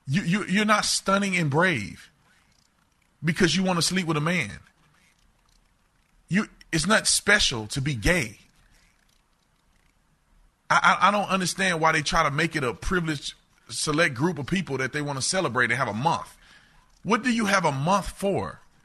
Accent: United States; I'm an American. I live in America.

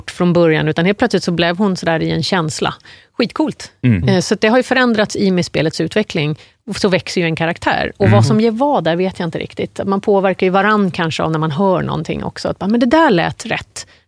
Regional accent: Surrey, South East England, United Kingdom; Swedish is a second language; Jag kommer från Surrey, sydvästra London. Okay. Det är absolut middle class, upper class kind of.

